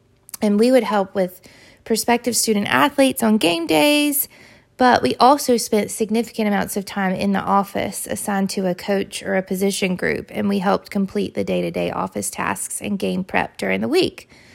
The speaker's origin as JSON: {"language": "English", "town": "Graham", "region": "North Carolina", "country": "United States", "said": "I'm from Graham, North Carolina, a small town about 30 minutes from Chapel Hill, and I still live there today."}